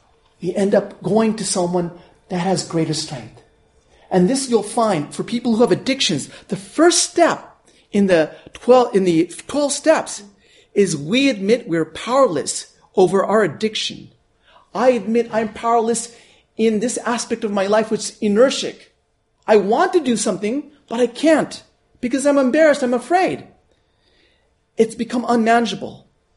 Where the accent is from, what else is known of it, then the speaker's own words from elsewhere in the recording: United States; born there; I'm an Indian descent, but I was born in America, so I have two cultures going with me.